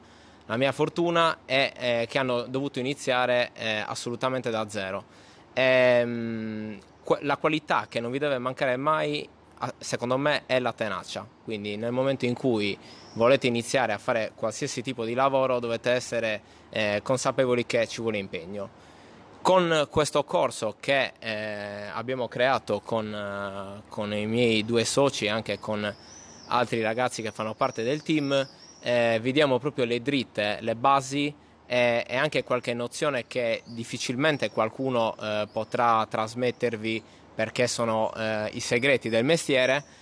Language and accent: Italian; Cagliari, Sardinia, Italy; ho 29 anni e anche io, come si sente dall'accento, sono di Cagliari.